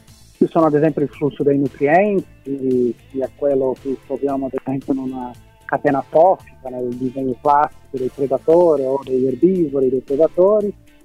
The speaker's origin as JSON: {"language": "Italian", "country": "Brazil", "moved": "as an adult", "lives_now": "Italy", "said": "io appunto mi sono laureato in ecologia in Brasile, sono brasiliano"}